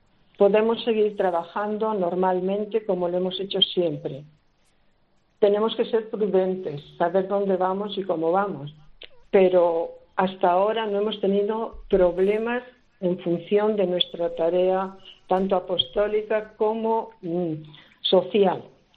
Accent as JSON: {"language": "Spanish", "town": "Buenavista de Valdavia", "region": "Castile and León", "country": "Spain", "tie": "born or raised there", "said": "estoy en mi pueblo, sí, en un pueblecito de Palencia, al norte."}